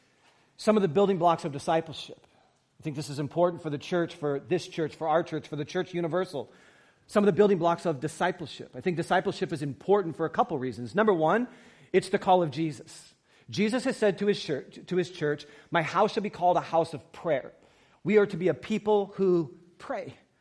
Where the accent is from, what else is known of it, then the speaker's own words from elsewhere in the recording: San Diego, California, United States; I'm from San Diego, from Mission Beach